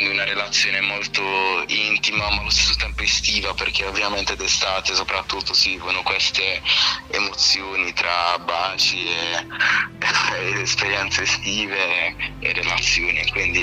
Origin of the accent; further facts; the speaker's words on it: Gravina in Puglia, Apulia, Italy; e vengo da Gravina in Puglia. Ho 18 anni compiuti da poco